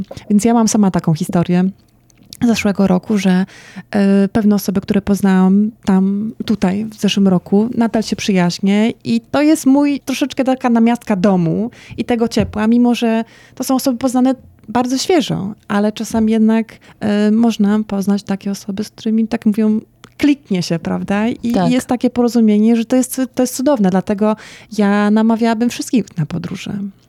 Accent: Słupsk, Pomeranian Voivodeship, Poland; moved away; ja jestem ze Słupska, więc ja jestem urodzona dosłownie prawie nad Bałtykiem, 15 kilometrów, tak.

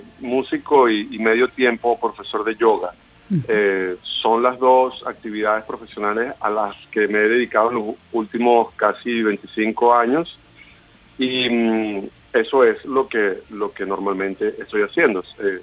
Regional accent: Venezuela; born there; yo a pesar de que nací en Venezuela, en el corazón del Caribe, crecí con muchas influencias del rock británico, americano e incluso australiano

